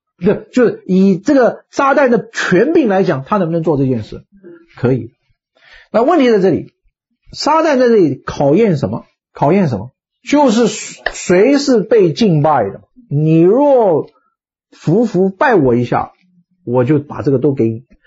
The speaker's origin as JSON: {"language": "Chinese", "country": "China", "said": "我们中国人说拜倒在石榴裙下"}